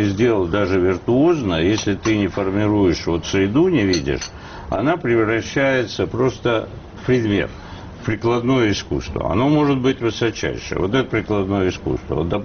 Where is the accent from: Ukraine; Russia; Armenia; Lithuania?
Armenia; Russian is a second language; Хотя меня обвиняют, пишут, что я плохой армянин, что я ничего для Армении не сделал.